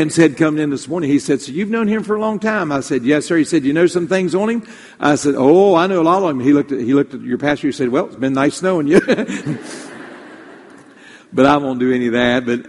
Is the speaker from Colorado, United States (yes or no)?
no; West Virginia, United States; You know, Brother John and myself, we grew up in West Virginia.